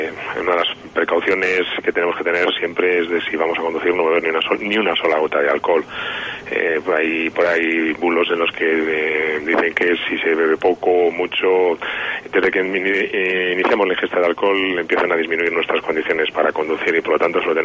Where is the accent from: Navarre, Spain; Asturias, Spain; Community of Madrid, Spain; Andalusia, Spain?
Community of Madrid, Spain; Madrid; Yo soy de Madrid e incluso tengo familia aquí en Segovia